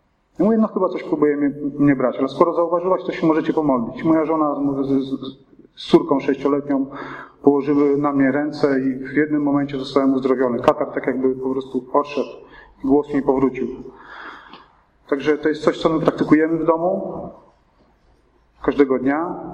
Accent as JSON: {"language": "Polish", "town": "Warsaw", "region": "Masovian Voivodeship", "country": "Poland", "said": "Pochodzę z Warszawy, a w 2000 roku przyjechałem do Węgorzewa"}